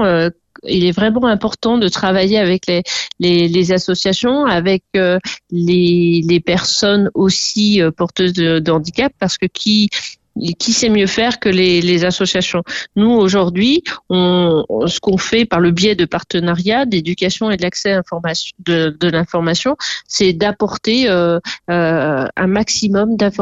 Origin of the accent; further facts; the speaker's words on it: Saint-Étienne, Auvergne-Rhône-Alpes, France; Et en tant que Stéphanois, en tant que citoyen